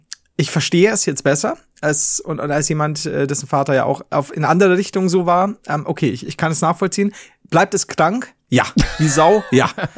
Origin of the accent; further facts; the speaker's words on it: Bavaria, Germany; Weil ich meine, das haben wir als Europäer nicht so drin. Ja, als Bayern, als Deutsche nicht so drin.